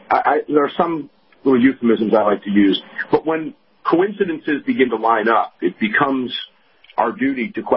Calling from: Georgia, United States; Yeah, I'm near Atlanta. I'm not from Atlanta.

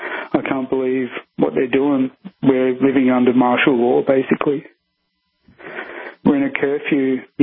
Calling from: Melbourne, Victoria, Australia; I'm in Melbourne. I'm in the outer suburbs.

